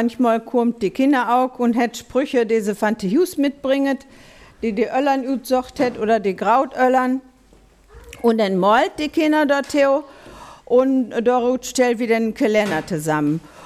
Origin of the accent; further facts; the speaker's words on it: Hille, North Rhine-Westphalia, Germany; bin 70 Jahre alt. Und ich bin Hiller Kind, das soll heißen, ich bin in Hille aufgewachsen. Meine Mutter sprach es Plattdütsk.